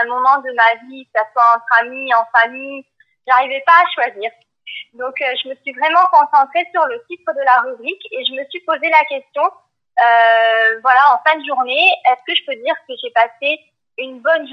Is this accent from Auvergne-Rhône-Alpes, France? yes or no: no; Colomiers, Occitanie, France; also born or lived in Toulouse; Depuis toute petite, en fait, je suis née sur Toulouse et j'ai toujours habité à Colomiers.